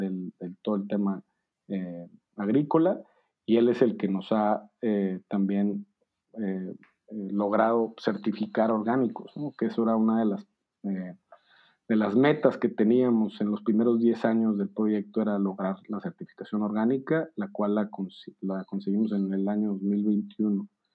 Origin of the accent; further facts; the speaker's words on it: Monterrey, Nuevo León, Mexico; yo soy de Monterrey, entonces tampoco es que conociera a mucha gente en Baja California